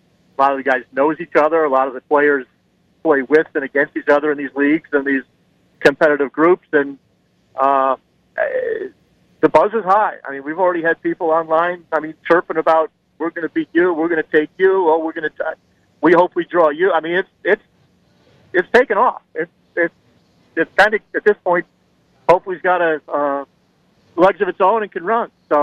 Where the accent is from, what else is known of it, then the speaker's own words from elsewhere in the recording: Florida, United States; I grew up in Broward County, went to school in St. Thomas, graduated St. Thomas in the early 80s